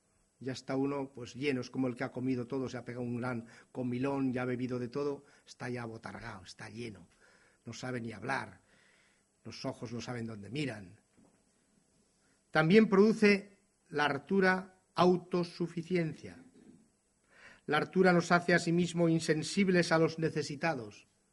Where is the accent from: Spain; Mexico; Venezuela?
Spain; Soria, Castile and León; Decía el otro día un sabio de mi tierra en Soria